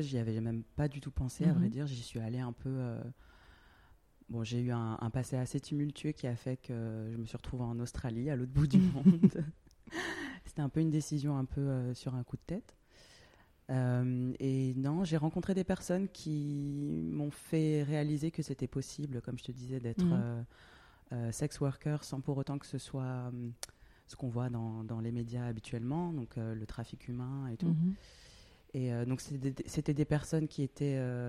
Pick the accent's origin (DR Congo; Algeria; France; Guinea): France; now in Berlin, Germany; je suis français, j'ai grandi en France, d'origine Guadeloupe et Réunion. J'ai 32 ans et j'habite à Berlin depuis quelques années.